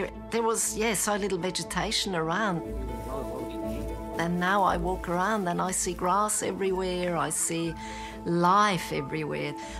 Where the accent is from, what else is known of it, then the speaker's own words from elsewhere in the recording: Engelberg, Obwalden, Switzerland; I grew up in Switzerland in a little village called Engelberg. You've got high mountains all around you where you can ski all year round because there is always snow there.